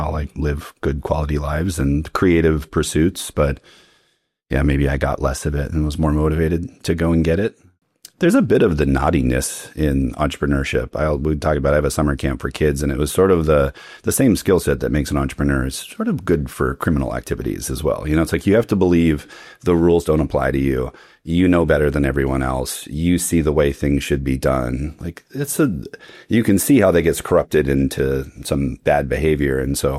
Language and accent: English; Hawaii, United States; now in Australia; I was born and raised in Hawaii, which actually feels somewhat similar to Australia.